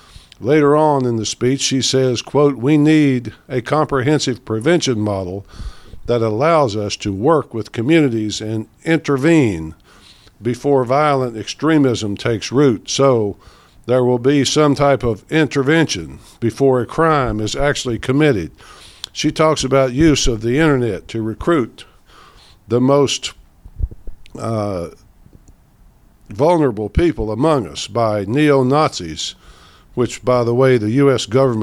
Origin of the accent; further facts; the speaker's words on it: Memphis, Tennessee, United States; here in my hometown of Memphis, Tennessee.